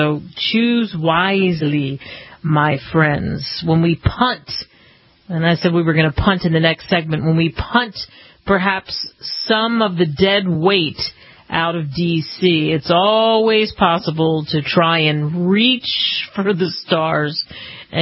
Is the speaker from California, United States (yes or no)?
no; Pennsylvania, United States; Since I grew up outside of Philadelphia, the whole history thing really always jazzed me up